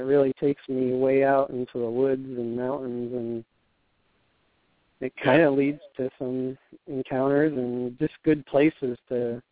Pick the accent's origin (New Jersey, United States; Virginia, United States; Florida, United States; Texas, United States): New Jersey, United States; So I grew up in New Jersey, of all places